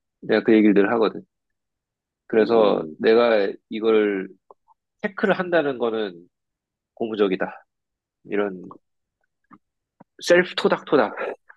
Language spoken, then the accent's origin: Korean; South Korea; 내가 뭐 한국 학교를 다니고 한국 사회에서 자랐으니까